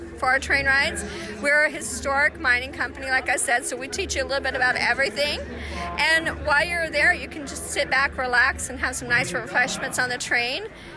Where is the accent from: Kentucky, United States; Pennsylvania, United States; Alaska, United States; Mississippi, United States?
Kentucky, United States; When I first went to Colorado, I'm not originally from there. I was originally from Kentucky.